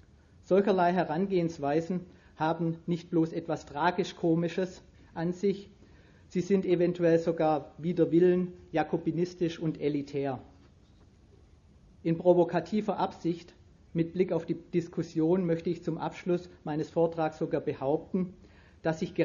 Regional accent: Stuttgart, Baden-Württemberg, Germany; ich komme ja aus Stuttgart

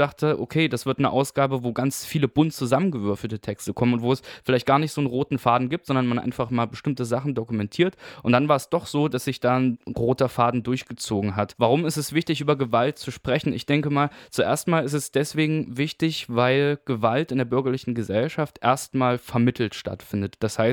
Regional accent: Weimar, Thuringia, Germany; in Weimar, wo ich herkomme

